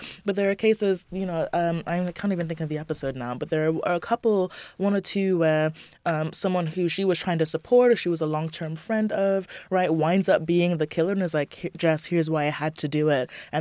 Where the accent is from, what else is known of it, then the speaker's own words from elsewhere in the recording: Jamaica; I grew up partly in Jamaica.